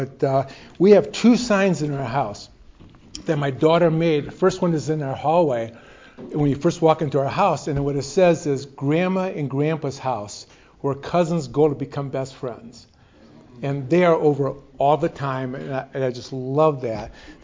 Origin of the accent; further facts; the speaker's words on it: Detroit, Michigan, United States; I did not grow up in that kind of home. I grew up in Detroit. That doesn't mean I'm not a Christian because I grew up in Detroit. But I grew up in Detroit back when they had four professional teams here.